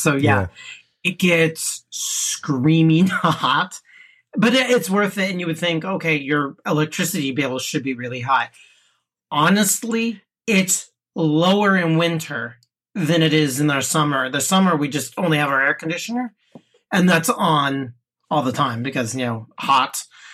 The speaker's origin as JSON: {"language": "English", "town": "Reno", "region": "Nevada", "country": "United States", "tie": "born or raised there", "said": "since I was born and raised in Reno, Nevada."}